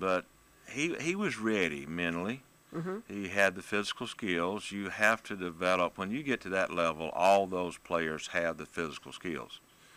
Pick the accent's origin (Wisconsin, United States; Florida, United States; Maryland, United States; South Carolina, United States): South Carolina, United States; Abbeville; now in Greenwood, United States; I grew up in Abbeville. My first golf job was back there at my home course. I was brought to Greenwood in 1978, and then I've been in Greenwood ever since.